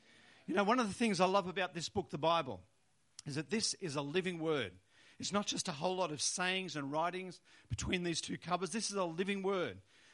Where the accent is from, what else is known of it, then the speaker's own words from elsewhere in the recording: Wollongong, New South Wales, Australia; Even my hometown of Wollongong, a number of years ago, we saw some incredible changes.